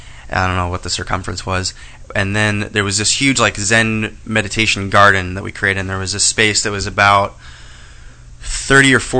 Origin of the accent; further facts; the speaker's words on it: Reno, Nevada, United States; also born or lived in Olympia, Washington; now in Portland, United States; I grew up in Reno, Nevada, which I don't like to admit, and then I've been living in Portland for the last 3 years. I went to school in Olympia, Washington, and Evergreen.